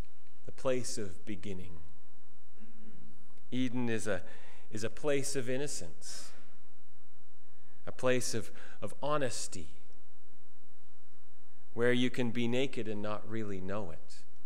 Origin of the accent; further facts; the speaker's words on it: Penticton, British Columbia, Canada; It's the landscape of my childhood. I grew up in the South Okanagan.